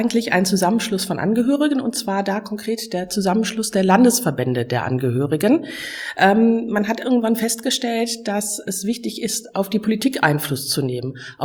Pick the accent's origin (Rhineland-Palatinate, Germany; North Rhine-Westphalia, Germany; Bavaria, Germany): North Rhine-Westphalia, Germany; Ratingen; Ich komme aus Ratingen, also aus Nordrhein-Westfalen